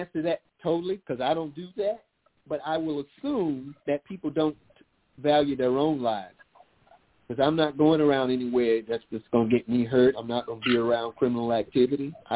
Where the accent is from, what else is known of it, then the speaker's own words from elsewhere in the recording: the South, United States; I'm from the South. You know, it's a different kind of feel down there. We all speak to one another.